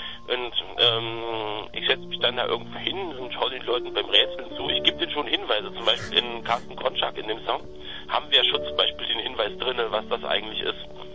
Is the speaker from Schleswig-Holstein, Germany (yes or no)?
no; Bautzen, Saxony, Germany; born there; ich bin in Bautzen geboren und meine Familie ist eigentlich kommt eher aus einem anderen Teil der Lausitz. Und ich kenne das halt von so Familienpartys, dass ein Teil der Party halt nicht in Deutsch abläuft, sondern in Sorbisch.